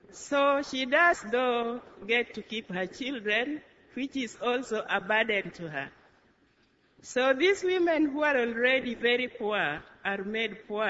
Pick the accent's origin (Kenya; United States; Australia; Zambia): Kenya; Western; English is a second language; I come from Western Kenya, Siaya District.